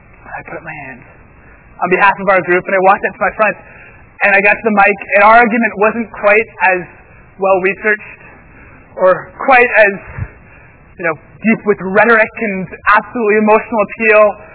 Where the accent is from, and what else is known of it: Thornhill, Ontario, Canada; born or raised there